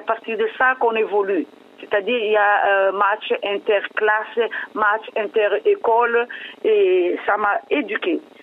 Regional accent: Madagascar; Je viens de Madagascar

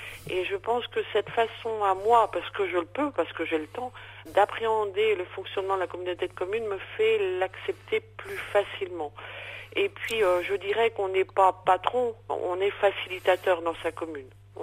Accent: Normandy, France; moved away as an adult; je ne viens pas des Ardennes, je suis normande. Et quand je suis arrivée en 90 ici

